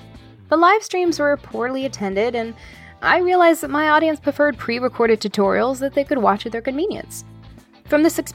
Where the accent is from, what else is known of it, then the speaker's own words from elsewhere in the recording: Houston, Texas, United States; from Houston, Texas.